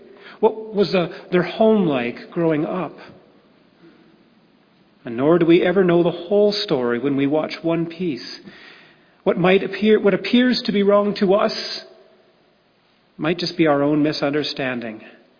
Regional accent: Toronto, Ontario, Canada; born there; I was born in Toronto.

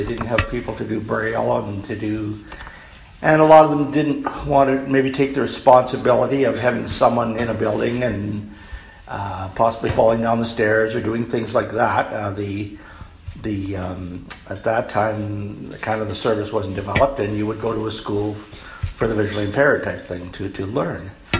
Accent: Regina, Saskatchewan, Canada; born there; I was born in Regina in 1953

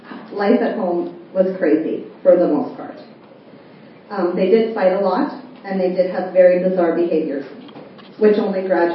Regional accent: Regina, Saskatchewan, Canada; born there; 40 years ago, I was born in Regina. I was born to two teenage parents that were very young.

